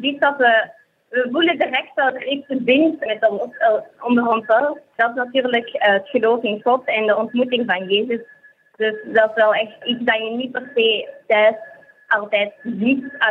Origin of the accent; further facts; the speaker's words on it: Belgium; Ik ben heel benieuwd om te zien met hoeveel we zijn gekomen van België.